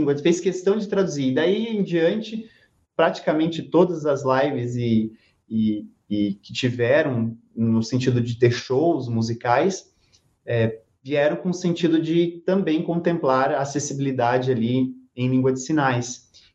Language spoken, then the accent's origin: Portuguese; Cuiabá, Mato Grosso, Brazil; eu sou de Cuiabá, Mato Grosso.